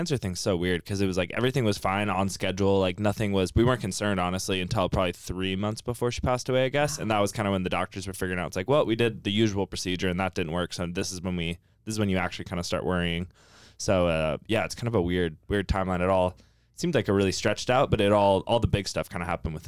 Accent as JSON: {"language": "English", "town": "Seattle", "region": "Washington", "country": "United States", "tie": "born there", "said": "I was born in Seattle and that's where my parents met and like lived for a while or whatever."}